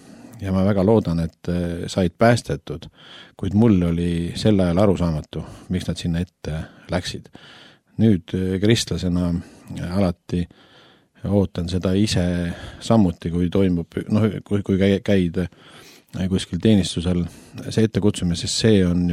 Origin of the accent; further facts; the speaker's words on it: Järva-Jaani, Järva County, Estonia; Kuna Alevis, kus ma pärit olen, ehk Järvamaalt, Järva Jaanist